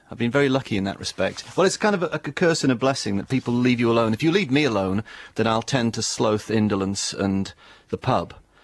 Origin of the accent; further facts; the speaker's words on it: Wales, United Kingdom; growing up in South Wales